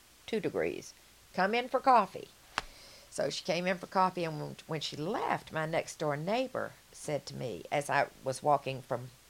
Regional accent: the South, United States; I'm the one from the South. I'm the one that's supposed to say things like that. I didn't think Yankees thought like that.

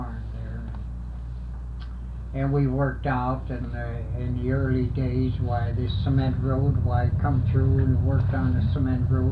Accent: Chicago, Illinois, United States; born there; No, I was born in Chicago.

